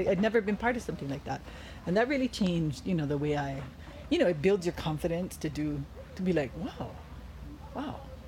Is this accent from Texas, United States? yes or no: no; Maui, Hawaii, United States; And I'm from Maui. I mean, my first semester in, you know, Honolulu.